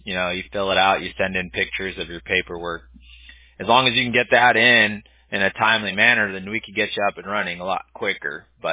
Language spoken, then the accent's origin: English; Newport Beach, California, United States; I'm from California, so. Unfortunately, my state's gone to crap.